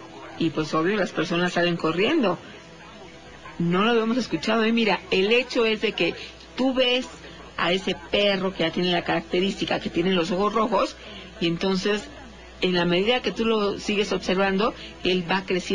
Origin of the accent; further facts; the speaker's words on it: Zacatecas, Mexico; now in García, Mexico; saludos desde García, Nuevo León. Yo vengo del Nigromante Pino, Zacatecas